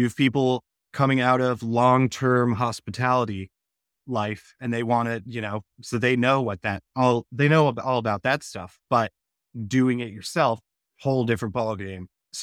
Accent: Florida, United States; now in Charleston, United States; I live in Charleston, South Carolina. I'm from Florida.

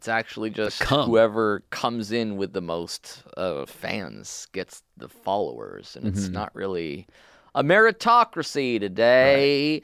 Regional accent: Australia; now in Melbourne, Australia; I'm actually an Aussie living in Brunswick, Melbourne.

